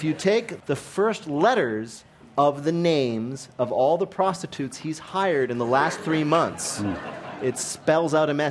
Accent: New Jersey, United States; When I grew up in New Jersey, we didn't have fair trade. We just stole the tea.

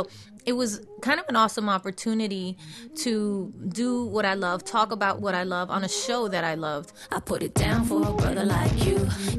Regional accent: New York City, New York, United States; Growing up in the Bronx, you know, I heard hip-hop music on the same street as you heard Latin rhythms

